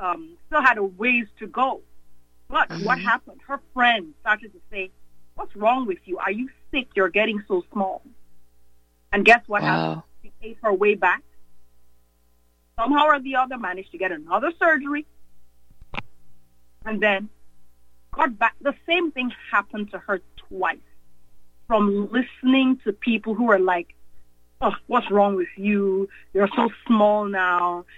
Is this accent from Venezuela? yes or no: no; Nigeria; also born or lived in England; now in Chicago, United States; My mother is from Guyana, which is in South America. I was born in England, but I grew up in Nigeria.